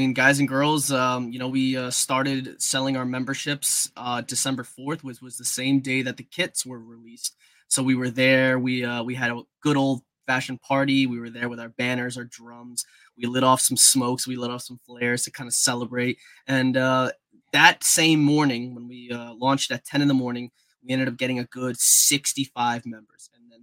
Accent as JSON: {"language": "English", "region": "Zacapa", "country": "Guatemala", "tie": "born or raised there", "said": "My father even played in Guatemala. So I was a big fan of Deportivo Zacapa. So that was my hometown team."}